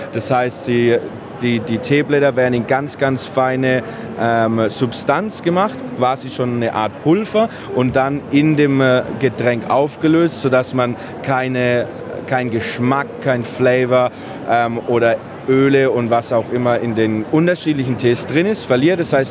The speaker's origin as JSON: {"language": "German", "town": "Regensburg", "region": "Bavaria", "country": "Germany", "moved": "yes", "lives_now": "Melbourne, Australia", "said": "Ich bin ursprünglich aus Regensburg im schönen Bayern. Wohne seit 2 Jahren in Melbourne"}